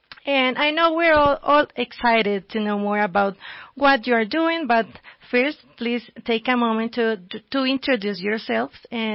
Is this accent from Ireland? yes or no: no; El Salvador; I am from El Salvador, and currently I'm reporting from the headquarters of CEPAL and Encuentro Radio from Bogota, Colombia.